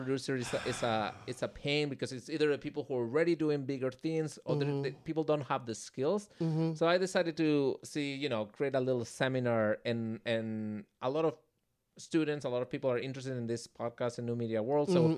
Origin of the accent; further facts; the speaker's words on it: Santiago de Compostela, Galicia, Spain; first language Spanish; English is a second language; I'm from Santiago de Compostela. Okay. Which is a smaller town.